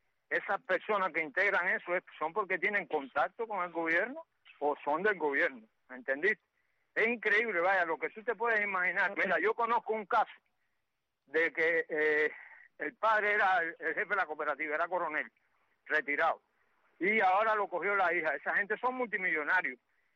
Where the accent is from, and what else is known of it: Cuba